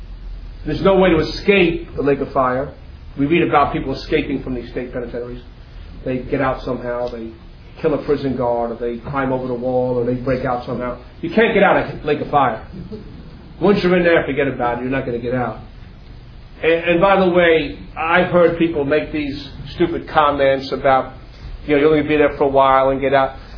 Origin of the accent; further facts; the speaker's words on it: Queens, New York, United States; You know, I grew up in Queens, and a lot of the young people I grew up with, went to school with, they're in hell right now.